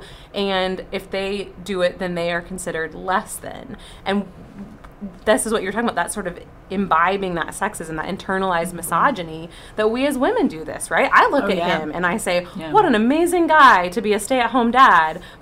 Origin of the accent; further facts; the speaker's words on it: Nebraska, United States; I have a friend from my hometown in rural Nebraska